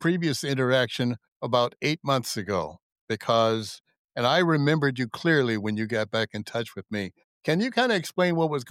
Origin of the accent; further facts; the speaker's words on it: Memphis, Tennessee, United States; Here I came from Memphis, Tennessee, a southern country, and had no idea what I was facing.